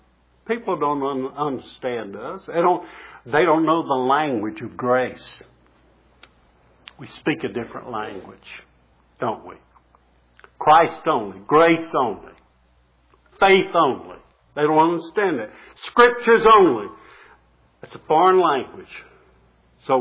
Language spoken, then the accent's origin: English; Rocky Mount, Virginia, United States; Back years ago, I was growing up in Rocky Mount, Virginia.